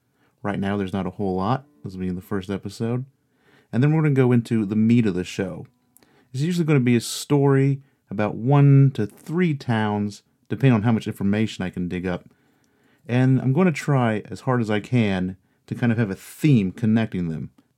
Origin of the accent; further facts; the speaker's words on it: Casstown, Ohio, United States; One is because one of the sightings was in my hometown of Cass-Town, Ohio.